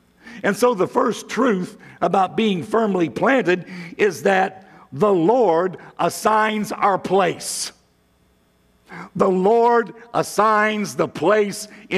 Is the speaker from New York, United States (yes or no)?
no; Illinois, United States; also born or lived in Florida; No, I'm originally from Northern Illinois, but I've been living in Florida the last 8 years.